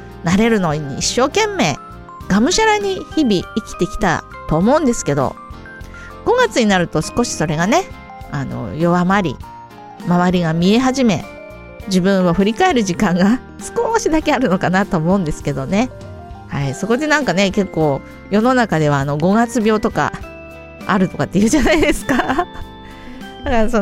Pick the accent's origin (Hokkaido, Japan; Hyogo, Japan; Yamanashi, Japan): Yamanashi, Japan; Fujikawaguchiko; moved away as an adult; now in Tokyo, Japan; 私が18歳で、上京して、まあ、山梨県の河口湖町ってところから、東京のね中野区に来たんですよ中野区に、働きに来たんです、郵便局の。